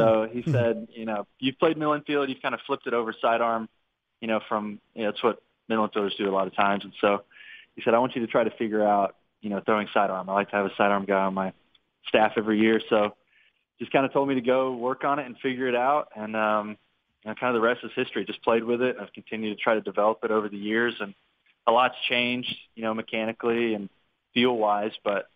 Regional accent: Tennessee, United States; No, I grew out in the country. I grew up about an hour outside of the closest, what we would call major city, which is Chattanooga.

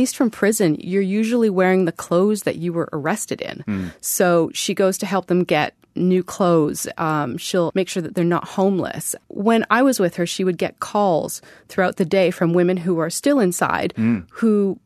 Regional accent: Vancouver, British Columbia, Canada; And I spent a day driving around Vancouver, British Columbia, which is my hometown.

